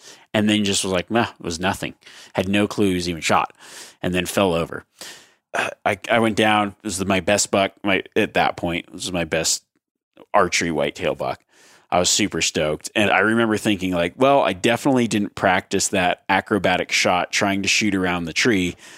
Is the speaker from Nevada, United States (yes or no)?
yes; Nevada, United States; I got a deer tag in my home state in Nevada.